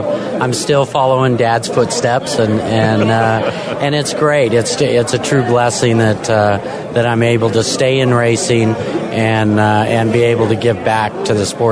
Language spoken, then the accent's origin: English; Albuquerque, New Mexico, United States; I was very, very lucky and fortunate to have a man and a family from my hometown, Albuquerque, New Mexico